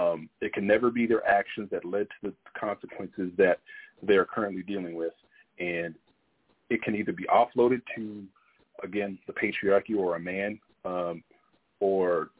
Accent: Texas, United States; I'm from Texas.

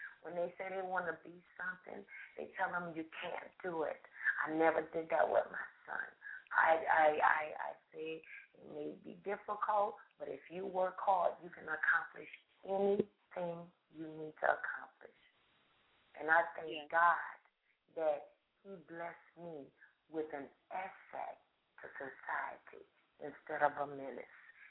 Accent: New Orleans, Louisiana, United States; I'm from New Orleans.

